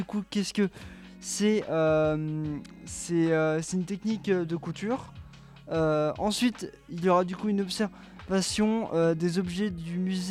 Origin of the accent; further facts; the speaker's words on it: France; En fait, je suis français bilingue, donc c'est un peu compliqué, désolé.